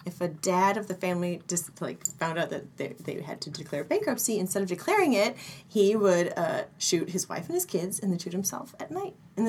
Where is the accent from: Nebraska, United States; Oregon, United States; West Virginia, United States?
Nebraska, United States; It's about my childhood growing up in Nebraska in this, like, small town that was supposedly, like, super quaint and nice